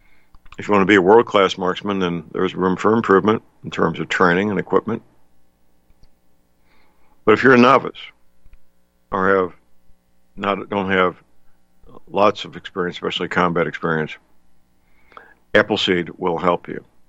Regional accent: St. Louis, Missouri, United States; Very nice and polite and well-trained men and women in my hometown, St. Louis, not in Manila, Philippines, or India.

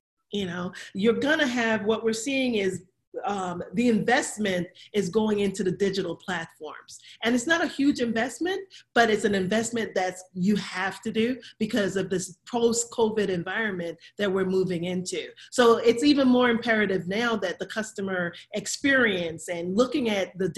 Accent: St. Croix, U.S. Virgin Islands; Yeah, I'm originally from the Caribbean. And so within the Caribbean, where I'm from, St. Croix, like 89% of our gross revenues come from tourism.

